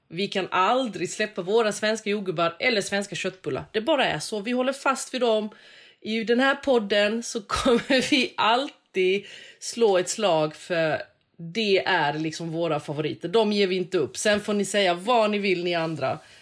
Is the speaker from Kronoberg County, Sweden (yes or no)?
yes; Växjö, Kronoberg County, Sweden; Så gjorde vi hemma i Växjö och det var också pappas favorit liksom sådär.